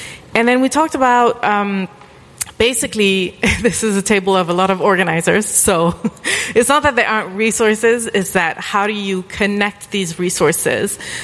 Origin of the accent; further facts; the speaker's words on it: France; I'm from France. I'm honored to be with you today.